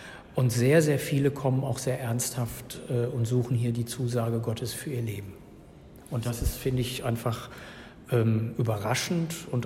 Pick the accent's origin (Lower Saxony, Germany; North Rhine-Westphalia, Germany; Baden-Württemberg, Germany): North Rhine-Westphalia, Germany; Marl; Ich komme aus Mahlhüls. Das war auch eine Enklave für